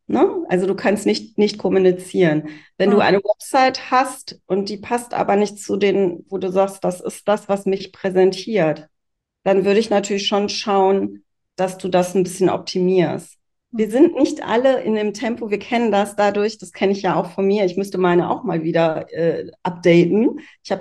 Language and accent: German; Poland; born there; aber ich bin eben in Polen geboren